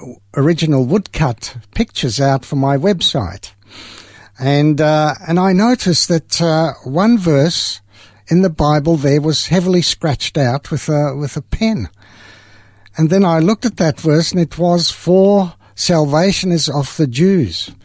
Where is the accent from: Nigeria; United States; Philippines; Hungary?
Hungary; English is a second language; she tried to say, because she knew a little bit of French, that we are from Hungary. And the soldiers thought we were hungry.